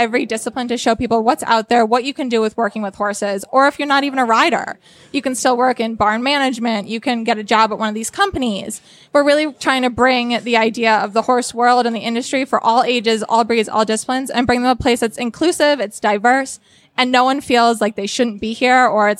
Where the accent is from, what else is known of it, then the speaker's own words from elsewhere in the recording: Connecticut, United States; I do not. So I grew up in Connecticut, and I work out of the Connecticut office.